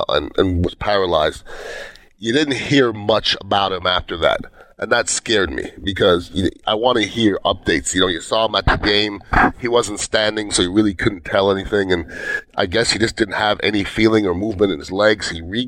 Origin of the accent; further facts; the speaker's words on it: Montreal, Quebec, Canada; I mean, I'm from Montreal, from Canada.